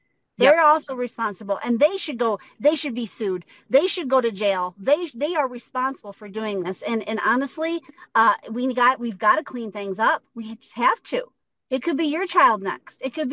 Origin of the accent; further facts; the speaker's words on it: Michigan, United States; I'm from Michigan. We have a place there called Dearborn, Michigan.